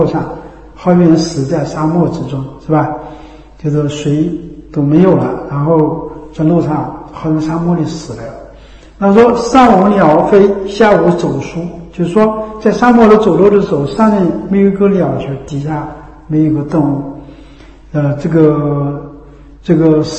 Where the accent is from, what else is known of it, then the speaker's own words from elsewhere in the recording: China; 就是说我们中国人呢啊，强调就是追求真理啊